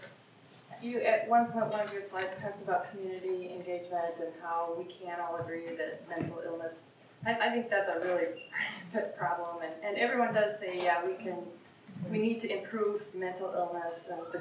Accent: Minnesota, United States; But, you know, I'm from Minnesota, and just recently there have been two examples of one in Minneapolis

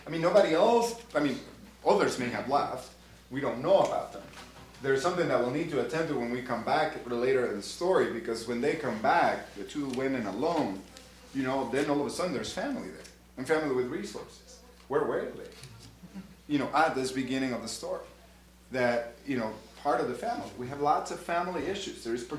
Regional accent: Stewartville, Minnesota, United States; You can just say, you know, well, I'm from Stuartville, Minnesota. Just say that, right? But that means an awful lot.

